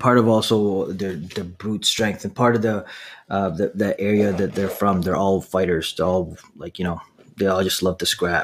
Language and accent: English; Philippines; Actually, again, you guys, everyone knows I'm Filipino, and we've got a rising star coming out of the Philippines.